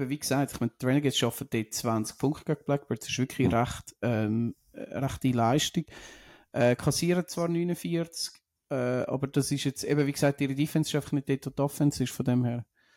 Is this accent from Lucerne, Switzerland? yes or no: yes; Lucerne, Switzerland; wie man so als Luzerner, also wie so auf Zürich immer gerne ein bisschen hässig kommt